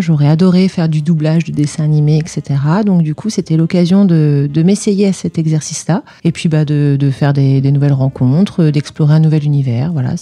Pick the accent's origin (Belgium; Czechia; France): France; Beaulieu-sur-Loire, Centre-Val de Loire; j'ai 39 ans, j'ai deux enfants de 5 et 10 ans et je viens du sud du Loiret à Beaulieu-sur-Loire.